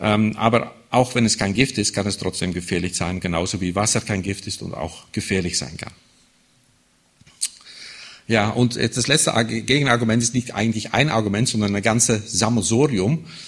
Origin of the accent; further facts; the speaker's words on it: Southern Germany, Germany; Ich komme eher hier aus dem Süden von Deutschland